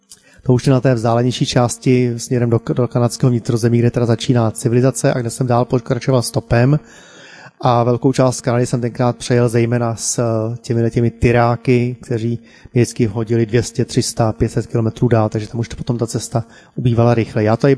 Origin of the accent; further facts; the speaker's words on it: Bohemia, Czechia; já jsem říkal, že jsem z Čech